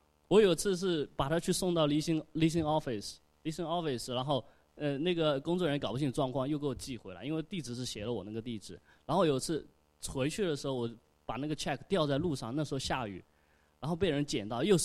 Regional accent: China; 对，忘自我介绍一下哈。然后那个我是去年八月份从那个国内过来，直接过来在那个 UCF 的数学系读博士，然后也是第一年。

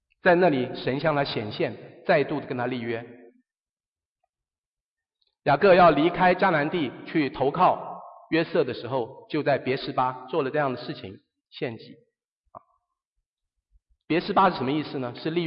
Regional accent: China; 我们中国人讲说西出阳关无故人，是不是？就好像说我如果过了那里就不是中国了

